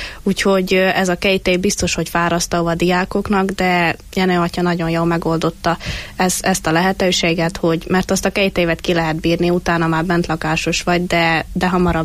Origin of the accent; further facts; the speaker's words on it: Zakarpattia Oblast, Ukraine; now in Hungary; ránk is szóltak, hogy hallani rajtunk, hogy Kárpátaljáról vagyunk, de viszont mikor meg ide eljövünk Magyarországra, akkor itt hallani, hogy magyarul is hallani rajtunk, hogy nem, nem tisztán beszélünk magyarul.